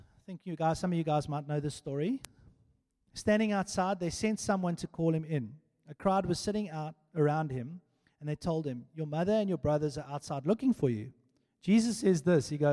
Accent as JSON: {"language": "English", "town": "Mossel Bay", "region": "Western Cape", "country": "South Africa", "said": "So guys, I come from Mossel Bay"}